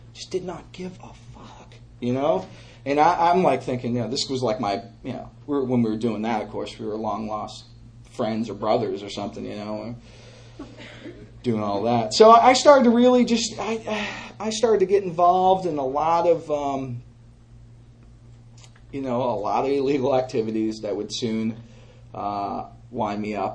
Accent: Portland, Maine, United States; I'm from Portland, Maine. New York City's not that far from there.

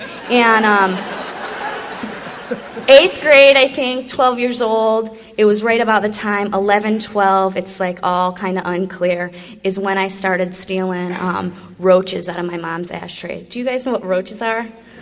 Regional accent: Fort Lauderdale, Florida, United States; also born or lived in Chicago; I was born in Chicago, Illinois. When I was two, my parents, who were married at the time, moved to Fort Lauderdale. I spent 15 years there.

